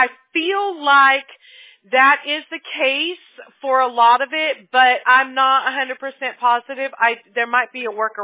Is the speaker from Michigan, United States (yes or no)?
no; Mobile, Alabama, United States; born there; I know, and I could say that because I was born in Mobile, Alabama.